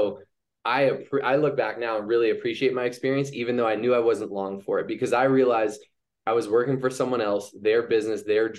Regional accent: Boston, Massachusetts, United States; I grew up in the Boston area.

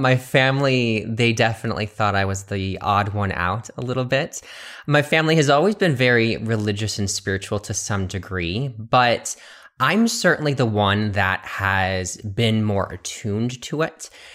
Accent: Wisconsin, United States; also born or lived in Chicago; So I'm originally from the Midwest of the United States of America. So I was born in Wisconsin and grew up there, but I also spent a lot of time in Chicago as well.

